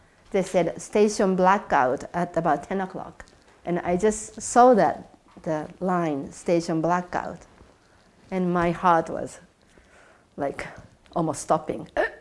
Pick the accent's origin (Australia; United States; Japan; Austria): Japan; Tokyo; now in Chiba, Japan; from Japan. I'm born and raised in Tokyo, and I moved to Chiba next to Tokyo about 15 years ago to grow my own food for my own family.